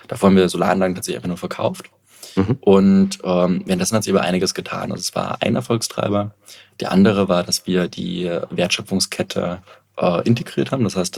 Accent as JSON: {"language": "German", "town": "Dresden", "region": "Saxony", "country": "Germany", "said": "ich komme aus Dresden"}